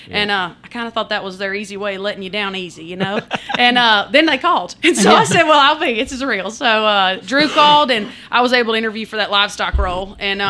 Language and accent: English; Princeton, Kentucky, United States; So West Kentucky's near to me. But I grew up in Princeton, went to UK, did ag, econ, and animal science there.